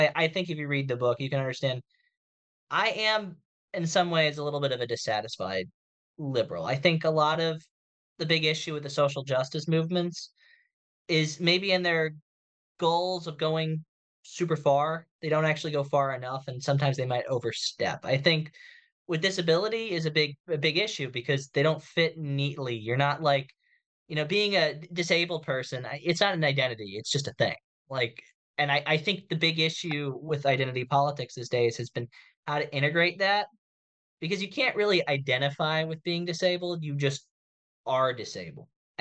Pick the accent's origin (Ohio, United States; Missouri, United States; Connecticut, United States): Ohio, United States; Akron; I grew up in Akron, Ohio, like a suburb of Akron. So rural Ohio, kind of in the middle of nowhere, kind of close to Akron